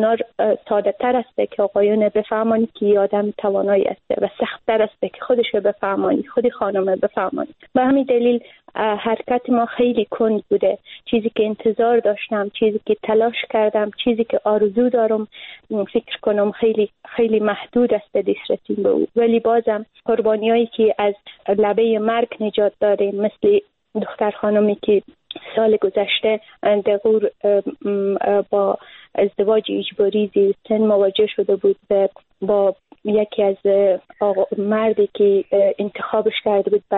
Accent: Afghanistan; اوقدر با محیط افغانستان و با محیط فرهنگی کشورمان متاسفانه در دهه‌های جنگ قربانی شده ایم

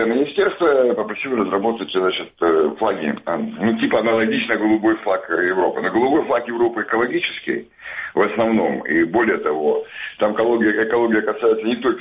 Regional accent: Feodosia, Crimea, Ukraine; Я вырос в Феодосии на море.

